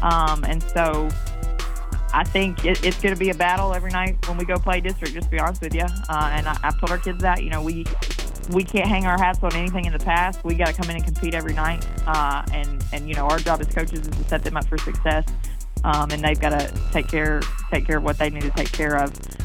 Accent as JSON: {"language": "English", "town": "Watertown", "region": "Tennessee", "country": "United States", "said": "no, we're from Tennessee, about, you know, 10 minutes east of Lebanon."}